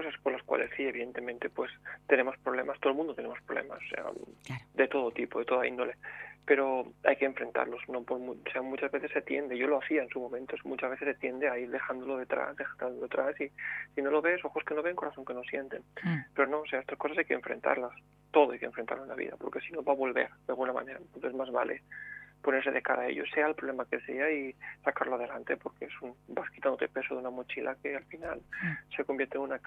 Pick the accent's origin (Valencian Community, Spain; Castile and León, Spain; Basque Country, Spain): Valencian Community, Spain; Valencia; Exacto, yo soy de aquí, soy de la Terreta